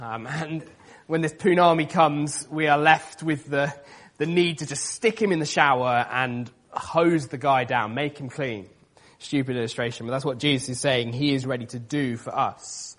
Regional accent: Salisbury, South West England, United Kingdom; I grew up in Salisbury. No one had ever heard of Salisbury till like 3 weeks ago.

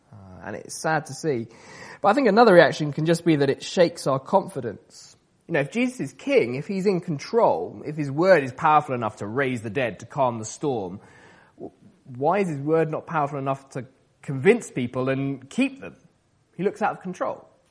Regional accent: South West England, United Kingdom; Growing up in Wiltshire, used to drive past fields of wheat.

